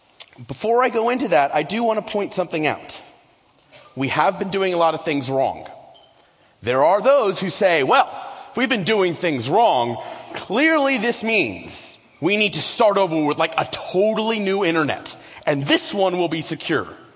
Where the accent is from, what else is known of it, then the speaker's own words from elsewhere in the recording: United States; Look, I'm an American, and I'm out here in Germany.